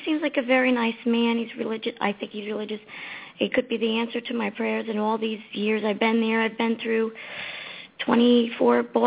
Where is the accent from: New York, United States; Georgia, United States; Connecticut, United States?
New York, United States; I'm from New York.